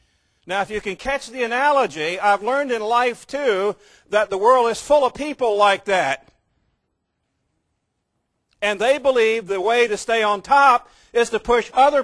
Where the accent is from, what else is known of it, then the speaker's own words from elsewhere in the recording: Virginia, United States; When I was growing up in Virginia, on the Chesapeake Bay, you spend your life on the beach, as people do there. My home was a mile from the beach